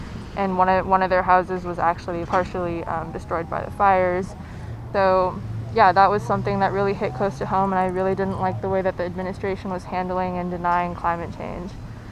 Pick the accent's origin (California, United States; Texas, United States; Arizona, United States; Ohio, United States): California, United States; I'm a student. I'm from the Bay Area, and I think I'm here because as a Californian, I'm really worried about climate change.